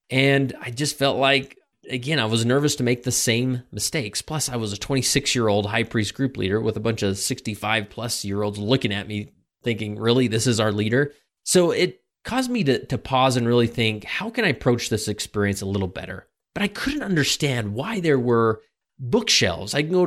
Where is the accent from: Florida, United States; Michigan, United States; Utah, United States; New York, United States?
Utah, United States; West Valley City; I grew up in West Valley City, Utah, and graduated from Granger High School in the year 2000.